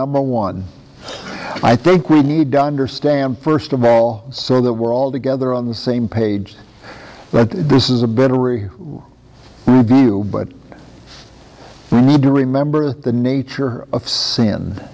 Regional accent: Iowa, United States; I was raised in Iowa. We don't go do a washing. We do washing.

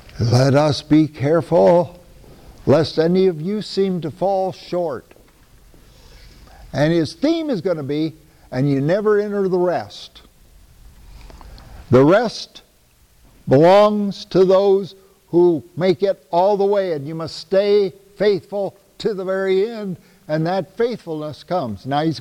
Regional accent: Iowa, United States; born there; I never immigrated. What on earth am I doing being born in Iowa?

